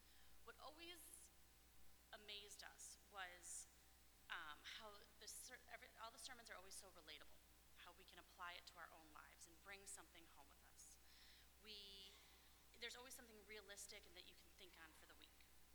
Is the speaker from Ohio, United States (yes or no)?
no; Libertyville, Illinois, United States; I grew up in Libertyville, going to the Presbyterian church there.